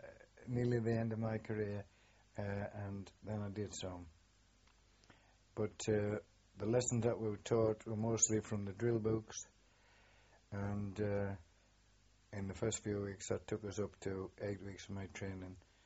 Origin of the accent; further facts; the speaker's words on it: Shiny Row, North East England, United Kingdom; accent: Geordie; But my accent was never a strong Geordie accent, because I'd come from round about the Shiny Row area, which is halfway between Sunderland and county city of Durham